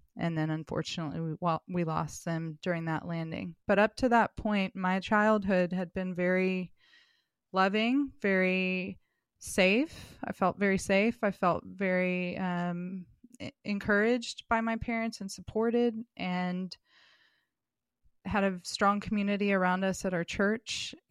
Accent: California, United States; born there; accent: British; also born or lived in England; So I was born in California at Edwards Air Force Base. And then the first place I remember is England. We moved there and he was an exchange test pilot in the Royal Air Force. So early childhood was in England. I had a British accent when I was little.

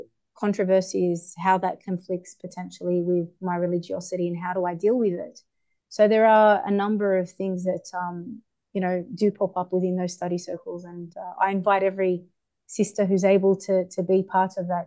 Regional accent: Australia; I was born and raised here in Australia. I went to back in the days, a public co-ed high school where I was the only hijabi for a good number of years.

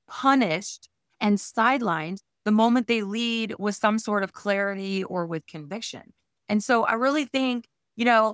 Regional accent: Illinois, United States; And girl, I'm from the Midwest too. My first job was like my hands in the dirt, detasseling corn in Illinois. So I am from the Midwest. I'm Midwest born and raised.

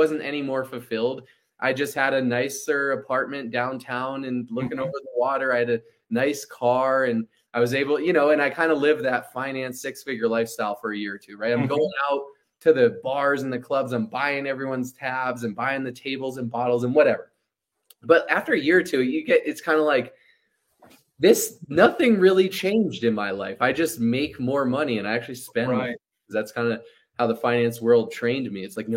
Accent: Boston, Massachusetts, United States; I grew up in Boston area, the Northeast.

